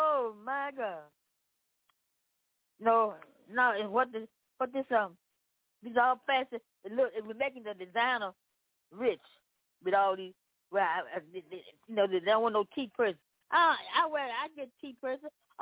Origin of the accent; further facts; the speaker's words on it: Memphis, Tennessee, United States; I'm from Memphis, Tennessee.